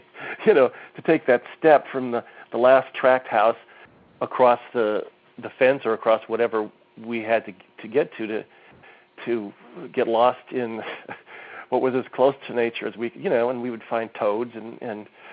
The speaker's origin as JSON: {"language": "English", "town": "West Covina", "region": "California", "country": "United States", "tie": "born or raised there", "said": "when I was a kid, I grew up in West Covina, California, which is like the sort of stereotypical Southern California bedroom community, suburban tract homes, etc."}